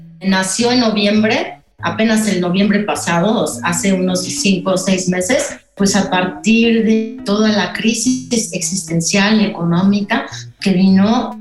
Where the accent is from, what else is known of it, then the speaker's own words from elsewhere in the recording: Pachuca, Hidalgo, Mexico; yo crecí, tuve mi adolescencia en Pachuca. Allí estudié, me tocó mi época de estudiar la secundaria y la preparatoria. Entonces, pues yo era una chica provinciana tal cual